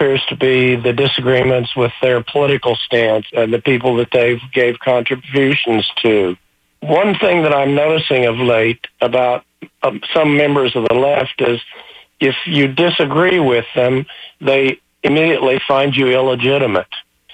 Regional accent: Port Richey, Florida, United States; I'm from Port Richey.

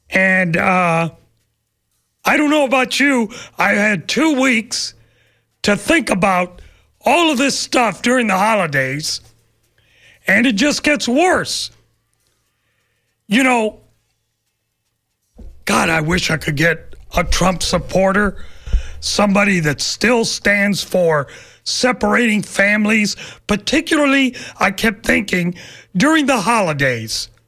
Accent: Tampa, Florida, United States; I know for me, my great times was growing up in West Tampa.

